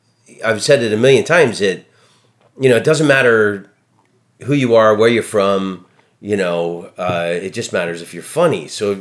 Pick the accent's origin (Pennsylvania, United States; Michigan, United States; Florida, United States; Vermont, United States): Florida, United States; I grew up in Florida with all these New Yorkers who had moved there.